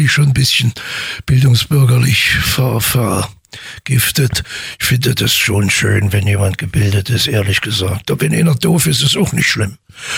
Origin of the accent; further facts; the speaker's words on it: Weimar, Thuringia, Germany; moved away as an adult; Da bin ich mit 18 Jahren getürmt, weil die mich auch nicht machten. Kleinstadt in der DDR, nur Rentner, bin ich weg und bin mit 60 wiedergekommen.